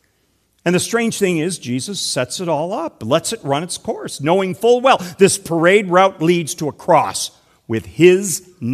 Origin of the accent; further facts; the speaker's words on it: Illinois, United States; You ran into the Fighting Illini, my home state, thank you.